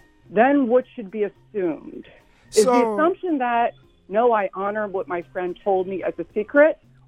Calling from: Pennsylvania, United States; I'm calling from Upper Bucks County, across the Delaware River.

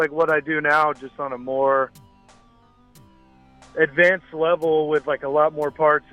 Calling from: Nashville, Tennessee, United States; I'm calling from Nashville.

